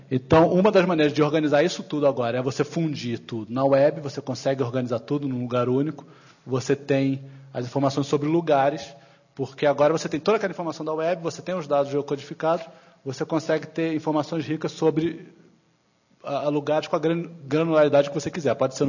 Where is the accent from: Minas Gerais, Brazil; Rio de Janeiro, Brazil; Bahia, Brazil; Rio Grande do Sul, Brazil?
Rio de Janeiro, Brazil; E eu sou carioca, então eu vou usar Rio de Janeiro, não vou usar São Paulo.